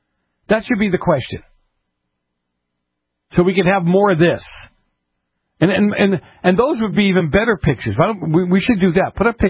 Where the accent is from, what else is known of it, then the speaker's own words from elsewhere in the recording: Boston, Massachusetts, United States; I'm from Boston.